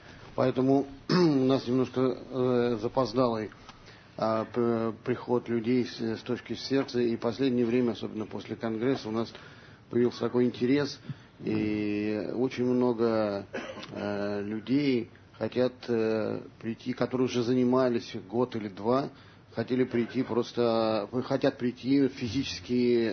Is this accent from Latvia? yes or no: no; Toronto, Ontario, Canada; из Канады, Торонто.